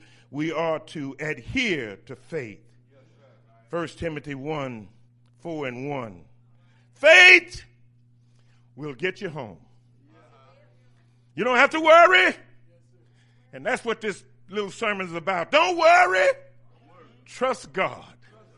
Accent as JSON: {"language": "English", "town": "Natchitoches", "region": "Louisiana", "country": "United States", "tie": "born or raised there", "said": "And I grew up in Natchitoches, Louisiana. They're not too far from me in Alexandria. I grew up in Natchitoches, and we had figs."}